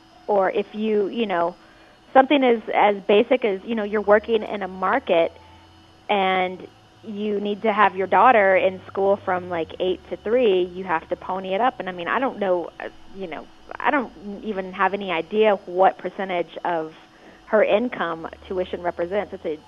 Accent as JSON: {"language": "English", "town": "Houston", "region": "Texas", "country": "United States", "said": "in my hometown, I'm from Houston"}